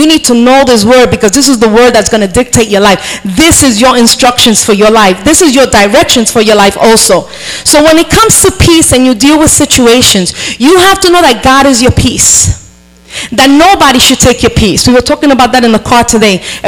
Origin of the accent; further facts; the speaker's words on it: South Bronx, New York, United States; When we come from the South Bronx, yo, that ghetto just comes up, you know, just raises up.